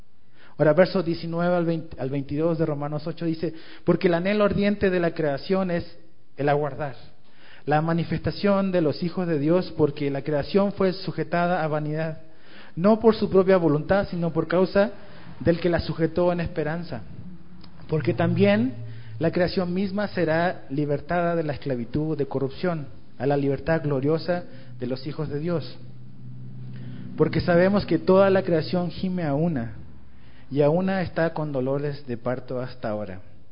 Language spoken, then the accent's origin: Spanish; southern Chile, Chile; Yo soy del sur de Chile, allá bien lejos, donde el mundo casi termina, de allá soy yo.